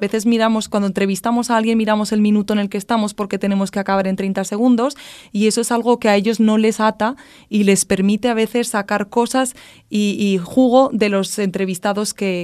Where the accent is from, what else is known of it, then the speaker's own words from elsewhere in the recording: Spain; Entonces, entender y comparar las dos realidades diferentes y ajenas a uno como español es muy difícil, pero muy enriquecedor.